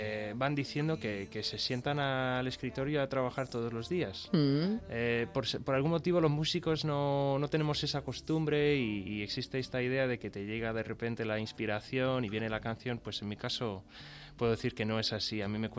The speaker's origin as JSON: {"language": "Spanish", "town": "Phoenix", "region": "Arizona", "country": "United States", "moved": "as an adult", "lives_now": "Spain", "said": "Soy de Fénix, sí. Y vine aquí a pasar 3 meses y al final, pues por una serie de circunstancias, al final decidí quedarme."}